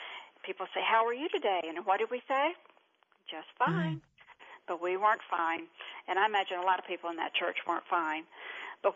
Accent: North Carolina, United States; also born or lived in New York; I was born in Eastern North Carolina. I know with this accent, you probably thought I was from New York or something, but Eastern North Carolina.

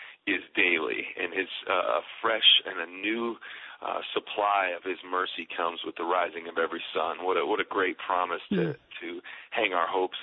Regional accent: Chicago, Illinois, United States; I was a big Cubs fan growing up in Chicago

